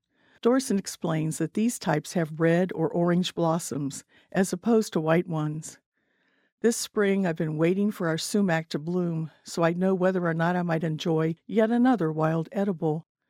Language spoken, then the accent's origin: English; Grants Lake, Kentucky, United States; Wild blackberries are not a surprise to me since I grew up in Grants Lake, Kentucky.